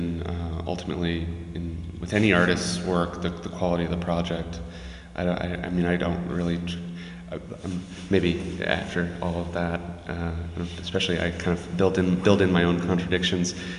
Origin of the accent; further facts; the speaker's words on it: United States; especially because I'm an American